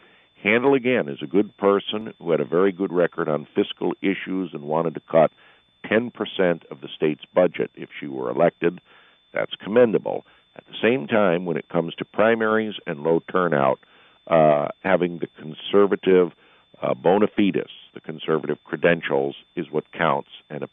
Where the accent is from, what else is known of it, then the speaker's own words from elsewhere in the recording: Connecticut, United States; just don't do it in Connecticut. On the other hand, I've seen a lot of changes over the years in my home state.